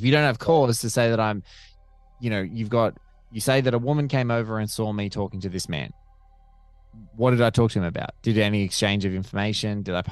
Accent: Chicago, Illinois, United States; But speaking as a Chicagoan, you guys are, you know, so big in your community of improv.

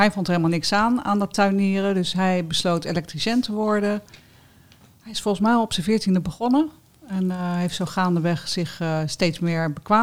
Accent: Wateringen, South Holland, Netherlands; born there; ik ben geboren in het Westland, in Wateringen. En ik woon in Noodorp.

